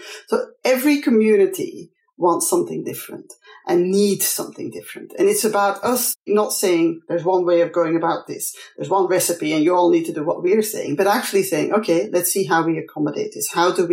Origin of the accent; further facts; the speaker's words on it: Belgium; English is a second language; also born or lived in Congo; So I'm from Belgium. I was educated within sort of in the Congo.